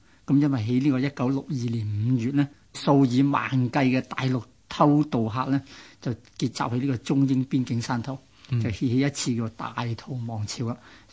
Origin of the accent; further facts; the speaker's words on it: Hong Kong; 讲实句，喺嗰个年代，我哋香港人都仲系未够食嘅年代嚟噶